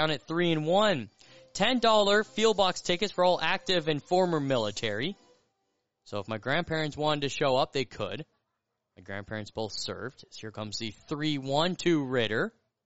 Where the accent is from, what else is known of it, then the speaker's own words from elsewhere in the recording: Colorado, United States; Both my grandparents served in the military, and I grew up right near the Air Force Academy. Of course, the Fort Carson base was right near me as well.